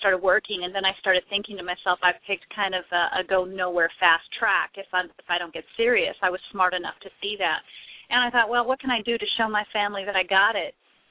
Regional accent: Sacramento, California, United States; Well, I grew up in California, primarily Sacramento, California

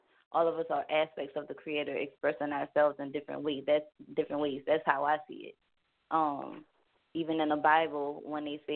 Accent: Louisiana, United States; I am from Louisiana, and I also am an energy reader by means of the tarot.

